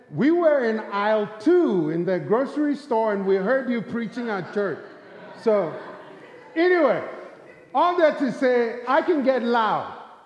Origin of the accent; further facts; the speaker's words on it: Charleston, United States; I am from the Charleston area. We live in the Charleston area.